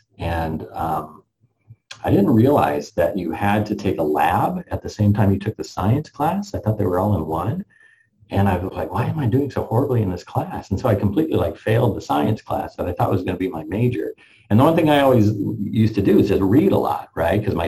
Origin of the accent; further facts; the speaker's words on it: Utah, United States; I grew up in Utah. So it was that's a state that's very divided by religion, by predominant religion.